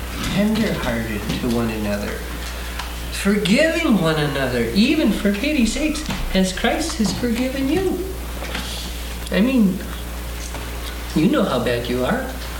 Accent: Minnesota, United States; And I'm from Minnesota. And they joke about Minnesota nice

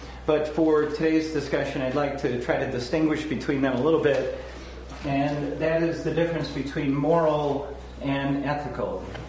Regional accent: Seattle, Washington, United States; I'm from Seattle, Washington.

